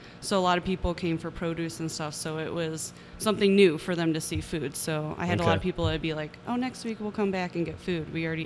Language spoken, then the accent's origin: English; Crown Point, Indiana, United States; obviously. I grew up in Crown Point here. I am 29.